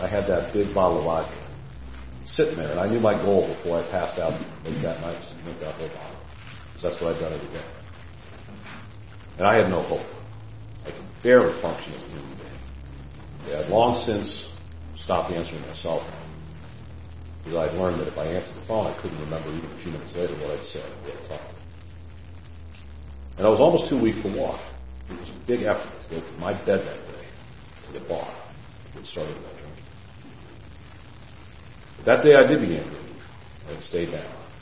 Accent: San Francisco, California, United States; So I was born in San Francisco, downtown, and I was born to a relatively poor family.

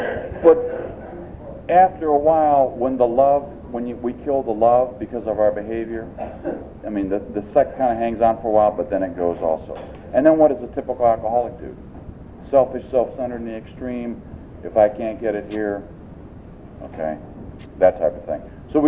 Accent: Jacksonville, Florida, United States; And I stuck up my hand and said … I'm a drunk. I'm from Jacksonville.

